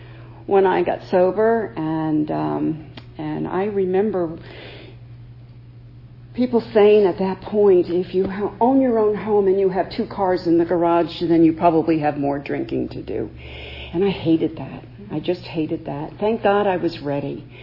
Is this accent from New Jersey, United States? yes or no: yes; Nutley, New Jersey, United States; also born or lived in California; I grew up in Nutley, New Jersey. Spent most of my adult life in California, actually.